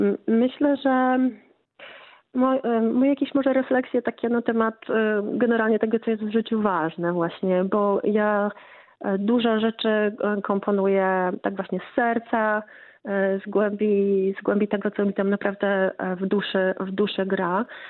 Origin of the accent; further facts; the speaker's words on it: Lublin, Lublin Voivodeship, Poland; wychowałam się, urodziłam się w Lublinie, prawda? Jestem lublinianką, studiowałam na UMCS-ie i na KUL-u.